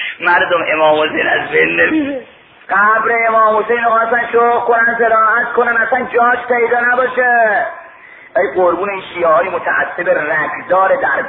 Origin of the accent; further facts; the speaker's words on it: Mashhad, Razavi Khorasan, Iran; گفتم من اصلا مال مشهده